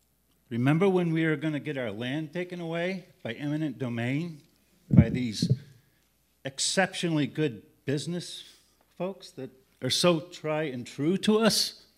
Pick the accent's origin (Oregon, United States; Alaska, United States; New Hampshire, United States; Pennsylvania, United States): New Hampshire, United States; North Stratford; I'm from North Stratford, New Hampshire